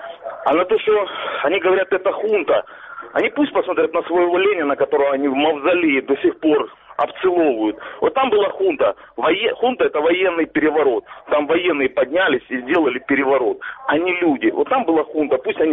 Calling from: Donetsk Oblast, Ukraine; Добрий день, я з Донецької області.

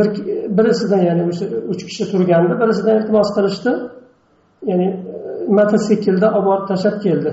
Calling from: Turkey; Turkiyadan.

